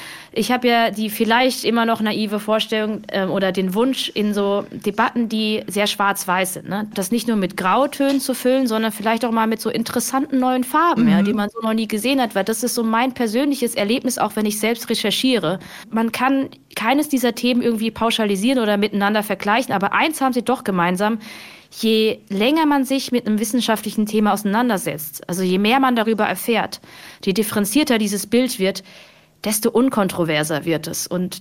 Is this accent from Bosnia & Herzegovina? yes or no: no; Hemsbach, Baden-Württemberg, Germany; Ich bin aufgewachsen in Hemsbach an der Bergstraße, eine kleine Stadt, die weltweit bekannt ist als das Dorf, in dem alle steppen.